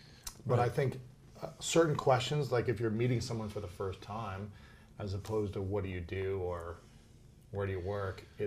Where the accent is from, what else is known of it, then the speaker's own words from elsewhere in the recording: Ohio, United States; now in Los Angeles, United States; From Ohio